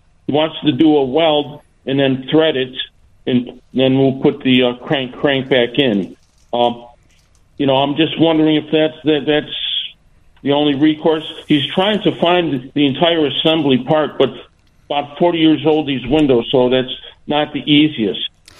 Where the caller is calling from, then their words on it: Forest Park, Illinois, United States; Forest Park. What Oak Park.